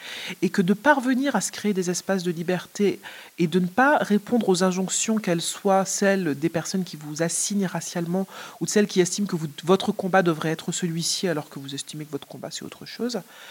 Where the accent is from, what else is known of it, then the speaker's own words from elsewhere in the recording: Martinique; Je suis de Martinique.